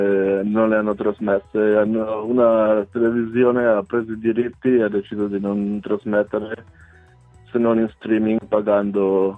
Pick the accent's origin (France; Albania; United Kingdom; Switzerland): Switzerland; Giubiasco, Ticino; Corretto, vengo da Giubiasco.